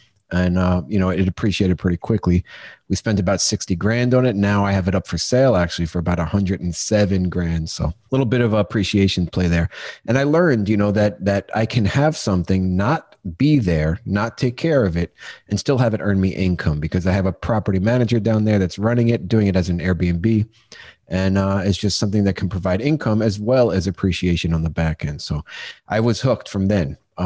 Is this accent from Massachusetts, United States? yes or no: no; Long Beach, New York, United States; So born and raised in New York on a little island called Long Beach on the south shore of Long Island, New York.